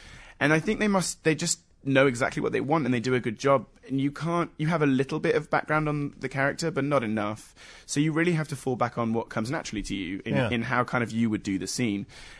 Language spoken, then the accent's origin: English; Bath, South West England, United Kingdom; born or raised there; also born or lived in Essex; now in California, United States